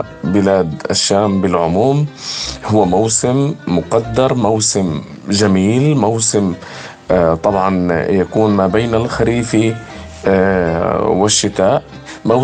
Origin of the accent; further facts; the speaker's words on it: Palestine; لكن الدارج عندنا في فلسطين 3 أنواع أو 4 أنواع